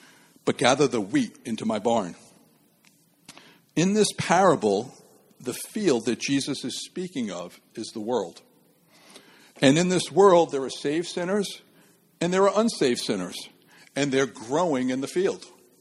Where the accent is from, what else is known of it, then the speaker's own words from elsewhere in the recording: Pawtucket, Rhode Island, United States; I grew up in Pawtucket, and my mom and dad raised me and my brother and sister to get involved in public service.